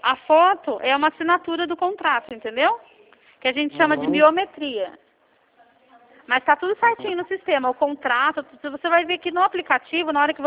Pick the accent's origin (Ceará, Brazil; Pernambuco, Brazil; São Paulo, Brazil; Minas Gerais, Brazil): São Paulo, Brazil; Campinas; eu sou de Campinas também